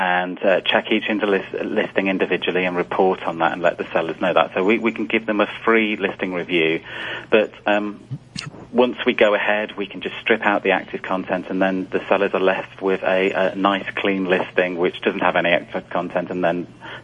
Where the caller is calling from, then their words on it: United Kingdom; I'm calling from the UK.